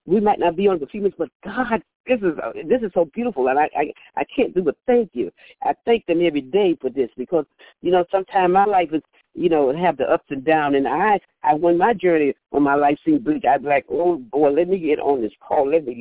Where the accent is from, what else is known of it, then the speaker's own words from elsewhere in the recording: the South, United States; You know, I was raised in the South. My grandmother always made us go to bed when the weather was bad.